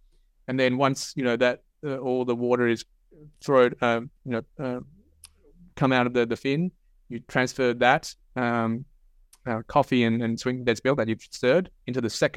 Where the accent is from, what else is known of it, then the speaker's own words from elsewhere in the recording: Australia; growing up in Australia, where my parents would buy Café du Monde coffee cans and make Café Ciudad